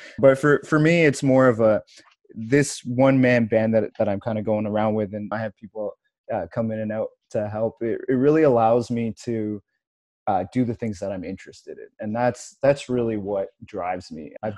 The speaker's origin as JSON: {"language": "English", "town": "Toronto", "region": "Ontario", "country": "Canada", "moved": "as an adult", "lives_now": "California, United States", "said": "I'm originally from Toronto, but got dragged out west to go to school there for a master's program. And ended up staying in California for a bit"}